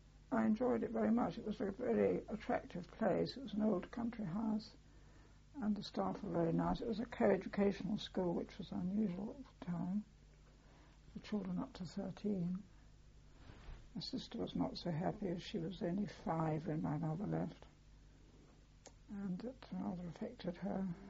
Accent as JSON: {"language": "English", "region": "England", "country": "United Kingdom", "tie": "born or raised there", "also_born_or_lived": "Kuala Lumpur, Malaysia", "said": "we had to come back to England"}